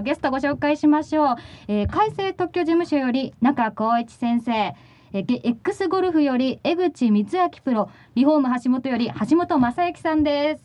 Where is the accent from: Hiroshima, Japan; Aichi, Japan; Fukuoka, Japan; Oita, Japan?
Fukuoka, Japan; 出身はまた山口と違いまして、九州の福岡、